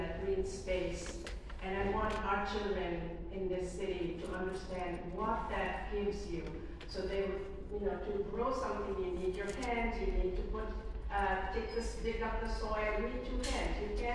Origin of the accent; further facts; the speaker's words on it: Bangladesh; So when I grew up in Bangladesh as a little girl, we had a garden where we had chickens.